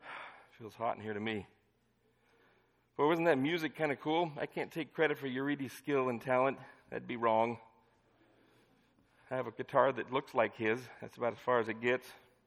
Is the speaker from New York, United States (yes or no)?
no; Nevada, United States; Well, I grew up in Nevada. Most of the rivers there you could jump across or ride a motorcycle through.